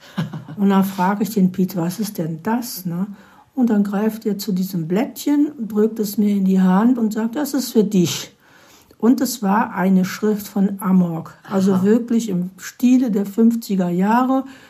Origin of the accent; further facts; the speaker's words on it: Remscheid, North Rhine-Westphalia, Germany; Sie wohnte in meiner Heimatstadt Remscheid, genau gegenüber dem Remscheider Stadttheater